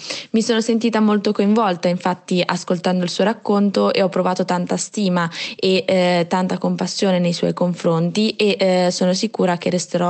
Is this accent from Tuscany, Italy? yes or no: no; Alfonsine, Emilia-Romagna, Italy; sono di Alfonsine, ho 17 anni